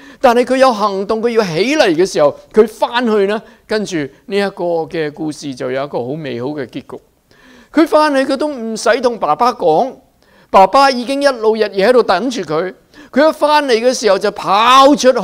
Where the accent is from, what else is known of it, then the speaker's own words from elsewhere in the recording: China; 我们中国人都要有福，是吗？